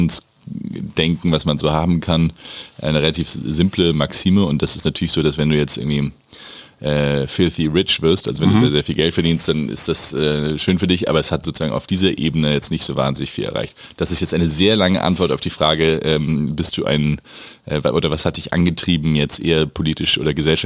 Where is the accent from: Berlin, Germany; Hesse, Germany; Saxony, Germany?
Hesse, Germany; Also ich bin jüngster Sohn von vier, ich bin Hesse